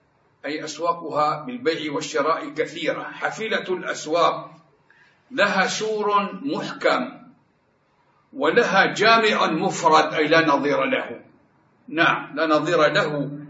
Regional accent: Hama, Hama Governorate, Syria; born there; ولدت في حماة سنة 1349 للهجرة، الموافق سنة 1931 للميلاد، وحماة مدينة من أعمال سوريا قديمة جاهلية

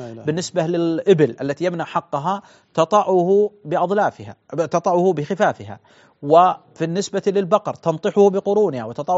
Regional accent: Saudi Arabia; بل دعني أقول مثلا في بلادنا السعودية

